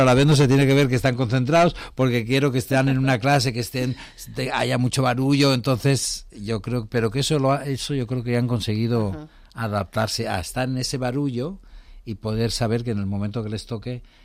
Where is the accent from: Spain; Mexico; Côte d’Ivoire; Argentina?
Spain; Alfaz del Pi, Valencian Community; now in Madrid, Spain; Yo soy de Alicante, en Alfaz del Pi, uh-huh, y montaba obras de teatro con niños.